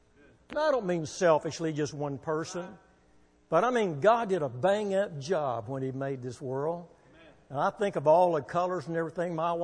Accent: Waco, Texas, United States; born there; also born or lived in Arlington; Well, I was saved when I was 14 years of age, and that would have been in Arlington, Texas. I was born in Waco

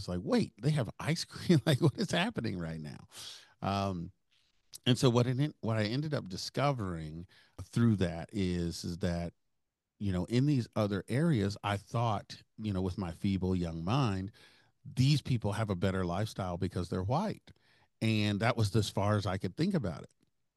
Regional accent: Tulsa, Oklahoma, United States; And so I grew up in North Tulsa, in Tulsa, Oklahoma, in the late 80s.

